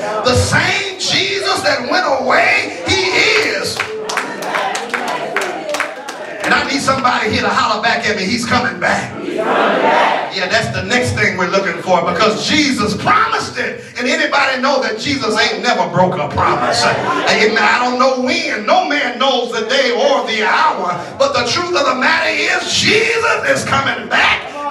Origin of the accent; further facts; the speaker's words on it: Compton, California, United States; I told y'all I was from Compton. I told y'all that already.